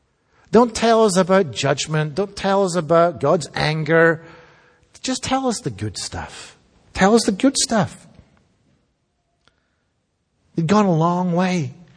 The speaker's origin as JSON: {"language": "English", "region": "Scotland", "country": "United Kingdom", "said": "I'm British. I'm Scottish. I'm born in the UK. So I'm from Great Britain. My passport, my British passport, tells me that I'm a subject. I'm not a citizen. See, I was born under a monarchy."}